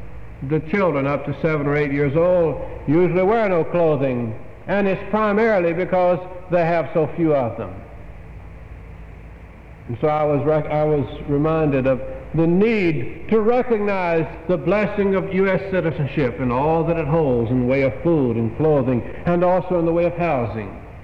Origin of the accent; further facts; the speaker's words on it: United States; but because I'm an American, I recognize how little I have appreciated the citizenship in the United States.